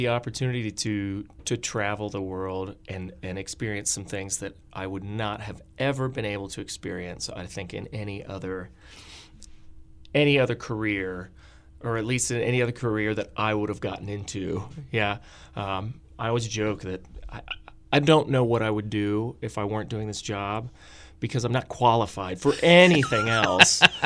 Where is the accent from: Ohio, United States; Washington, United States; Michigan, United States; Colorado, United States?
Ohio, United States; now in Omaha, United States; I live in Omaha. I grew up in Ohio, but I've lived here for about 5 years now.